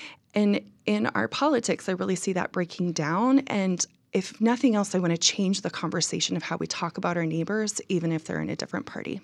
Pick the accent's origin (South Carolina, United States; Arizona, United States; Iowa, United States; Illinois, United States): Iowa, United States; I grew up in Iowa where politics is very much on everyone's mind, at least every 4 years and often in between.